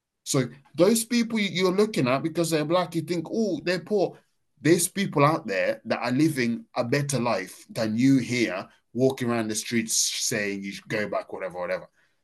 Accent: Kenya; now in United Kingdom; Probably more homelessness here than I saw when I was growing up in Kenya.

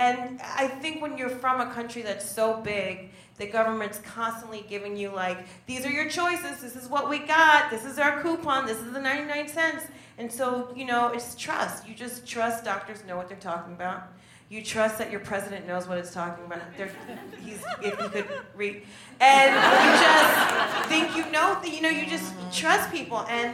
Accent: New Jersey, United States; I'm Caribbean, I'm from Jersey, I have gotten into this American habit where I'm like, we need the 6-foot hoagie.

